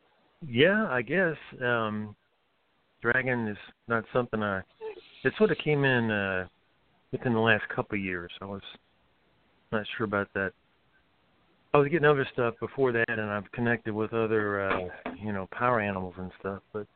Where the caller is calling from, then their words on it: Waynesville, North Carolina, United States; I am in Waynesville, North Carolina. It's in the Smoky Mountains.